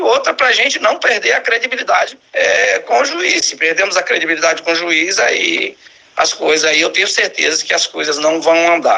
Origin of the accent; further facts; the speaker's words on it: Itaúnas, Espírito Santo, Brazil; Por exemplo, eu sou de Itaúnas, tento fazer o meu melhor aqui em Itaúnas, né